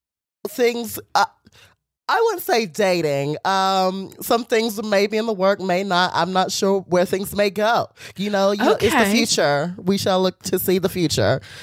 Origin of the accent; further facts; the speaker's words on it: Ramseur, North Carolina, United States; now in Los Angeles, United States; No, finally, you are correct. I am from North Carolina, Ramsur.